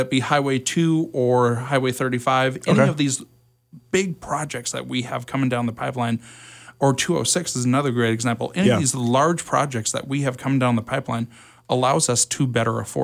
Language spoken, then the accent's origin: English; Evergreen, Montana, United States; Born and raised on Solberg Drive here in Evergreen. It was a great place to grow up.